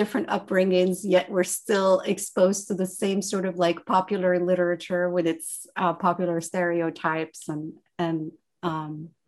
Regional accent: Morocco; I was born and raised in Morocco, and I grew up at a time when Morocco had one state television channel.

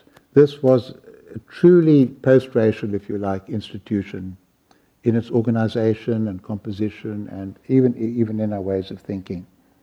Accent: South Africa; As a South African, I feel sort of very at home there

